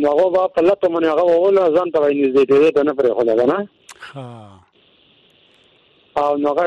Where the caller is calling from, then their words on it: Khyber Pakhtunkhwa, Pakistan; شمالي وزیرستان